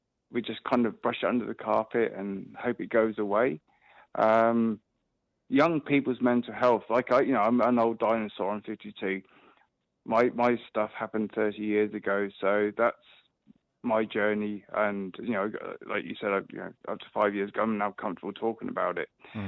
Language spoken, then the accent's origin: English; England, United Kingdom; obviously I'm from England, you can tell by my accent